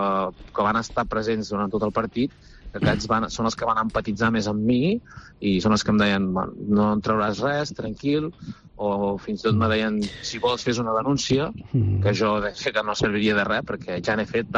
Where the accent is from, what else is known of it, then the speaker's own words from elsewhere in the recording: La Bisbal d'Empordà, Catalonia, Spain; Jo et dic que d'on soc, d'aquí a la Bisbal, la gent em coneix des de petit